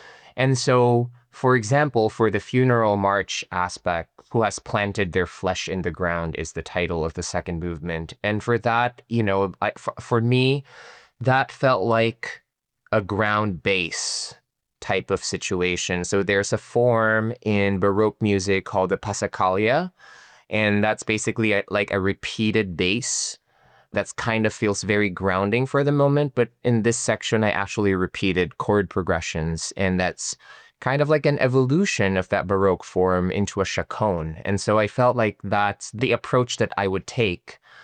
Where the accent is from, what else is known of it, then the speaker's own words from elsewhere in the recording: Philippines; now in United States; as a young gay man growing up in the Philippines, where, to be fair, we're not really persecuted.